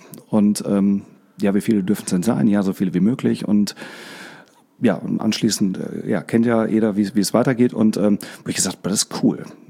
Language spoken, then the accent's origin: German; Bottrop, North Rhine-Westphalia, Germany; Ich bin aus dem charmanten Ruhrgebiet, aus Bottrop, ganz genau, also mittendrin. Warner Park ist quasi mein Nachbar, da brauche ich nur 5 Minuten zu Fuß hin.